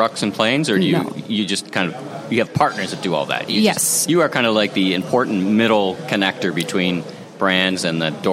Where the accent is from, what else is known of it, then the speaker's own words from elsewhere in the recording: Canada; I'm Canadian. We had that experience a lot in Canada, right?